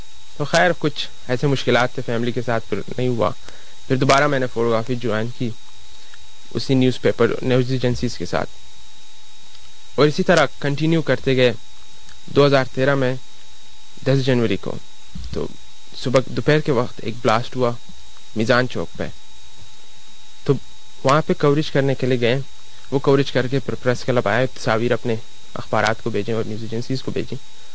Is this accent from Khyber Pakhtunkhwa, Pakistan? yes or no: no; Quetta, Balochistan, Pakistan; now in Melbourne, Australia; میرا تعلق کوئٹہ سے ہے اور میں سن 2013 میں کوئٹہ سے آسٹریلیا آیا